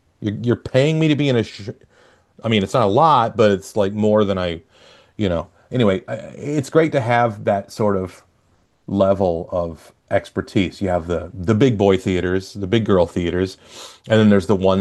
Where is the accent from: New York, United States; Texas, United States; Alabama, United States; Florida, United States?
Alabama, United States; Birmingham; now in Twin Cities, United States; I'm from Birmingham, Alabama. I grew up there, and I was there through my 20s.